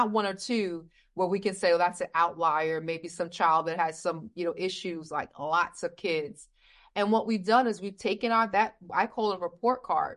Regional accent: Brooklyn, New York, United States; and I came from Bedford-Stuyvesant, Brooklyn. If anybody's listening understands what that means, before the $1 million, $3 million brownstones.

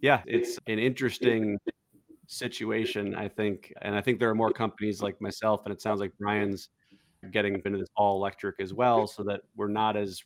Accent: Minnesota, United States; I grew up in Minnesota. There's really not a lot there.

